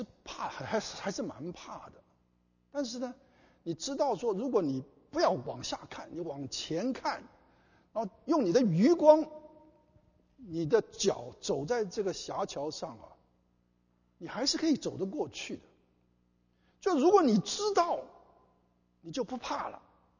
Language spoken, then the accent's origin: Chinese; China; 那我们中国人呢、啊、以前呢、啊、都是非常怕爸爸的